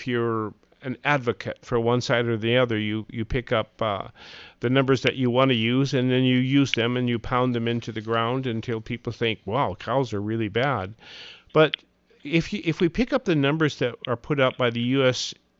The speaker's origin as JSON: {"language": "English", "region": "Montana", "country": "United States", "tie": "born or raised there", "said": "I guess it's probably because I was raised in Montana and ate a lot of meat when I was growing up"}